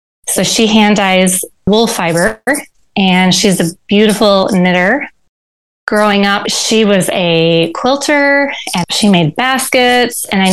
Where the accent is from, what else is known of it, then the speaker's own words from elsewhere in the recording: Grand Rapids, Michigan, United States; I grew up in Grand Rapids, Michigan. And if you're familiar with Grand Rapids, it's like, I think they call it the furniture city.